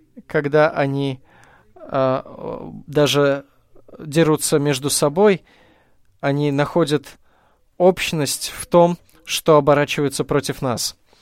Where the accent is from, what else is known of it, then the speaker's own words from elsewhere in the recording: Beirut, Beirut Governorate, Lebanon; Russian is a second language; Мне хотелось бы сказать вам, я приехал из Бейрута, из Ливана. Мы меньшинство из меньшинства.